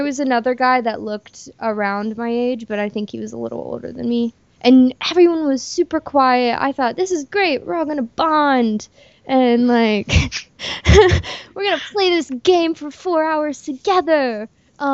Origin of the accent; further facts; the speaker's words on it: Hooper, Ohio, United States; born there; I was born in Hooper, Ohio, 1993.